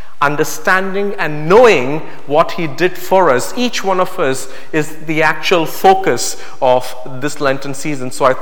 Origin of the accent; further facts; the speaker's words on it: India; I'm from India